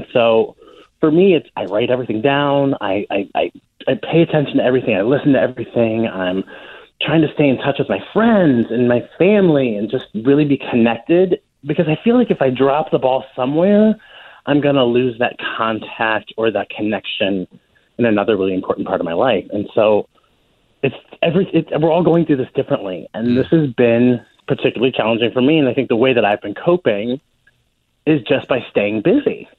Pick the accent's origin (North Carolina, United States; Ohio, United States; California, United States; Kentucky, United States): Ohio, United States; Canton; I grew up in Canton, Ohio, and I moved to Columbus, but I grew up in Canton where the Football Hall of Fame is.